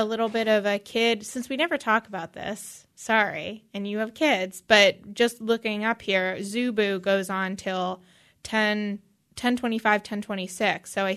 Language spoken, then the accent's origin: English; Erie, Pennsylvania, United States; when I grew up in Erie, I had to have some volunteer hours in before I was 16, I think. And so I dressed up at the Erie Zoo